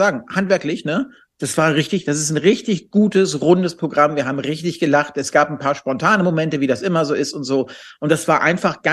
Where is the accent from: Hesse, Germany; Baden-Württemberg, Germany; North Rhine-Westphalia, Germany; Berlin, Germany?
North Rhine-Westphalia, Germany; Cologne; wir fahren jetzt gleich nach Düsseldorf in die verbotene Stadt als Kölner.